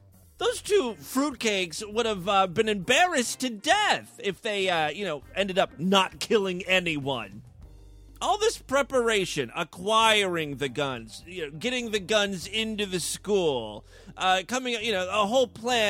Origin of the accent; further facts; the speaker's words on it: Ohio, United States; One, I'm from Northeast Ohio.